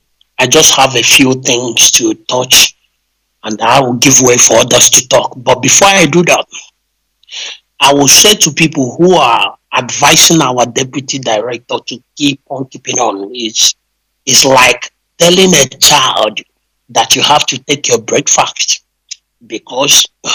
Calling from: Maputo, Mozambique; And I'm calling from Maputo. Maputo is the capital city of Mozambique. I'm from Biafra, Newe precisely.

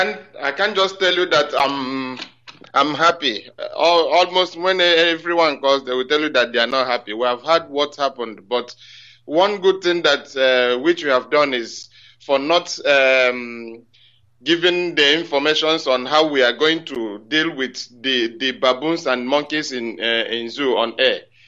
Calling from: Scotland, United Kingdom; I'm calling from Scotland. … a member of IPOB member here in Scotland.

